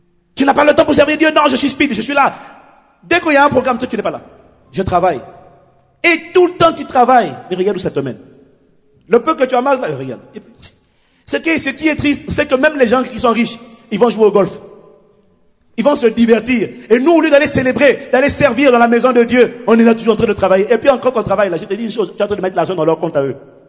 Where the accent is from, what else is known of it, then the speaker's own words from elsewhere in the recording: France; chez nous en France